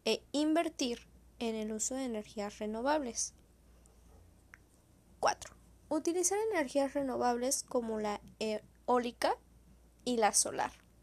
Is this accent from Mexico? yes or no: yes; Mexico; nosotros como mexicanos podemos tomar